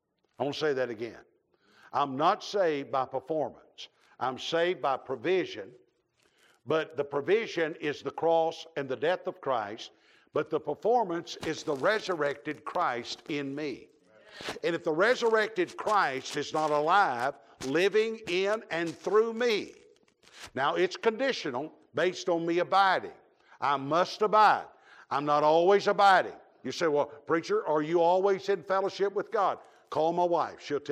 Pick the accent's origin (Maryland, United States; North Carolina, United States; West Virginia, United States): North Carolina, United States; You know that, now I'm from North Carolina. I know y'all pronounce things different than